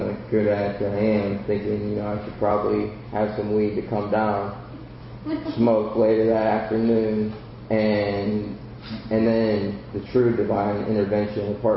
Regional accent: Akron, Ohio, United States; also born or lived in Warren, Ohio / Pittsburgh, Pennsylvania; I'm originally from Ohio, Akron, Ohio, and I got clean in Warren, Niles area, which is outside of Youngstown, and I moved to Pittsburgh

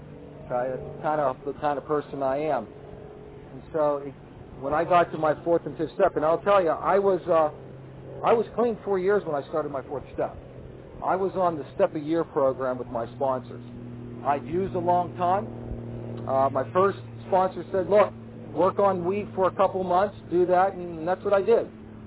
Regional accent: Pittsburgh, Pennsylvania, United States; Sometimes when I say higher power, I think I can't help but think I'm from Pittsburgh.

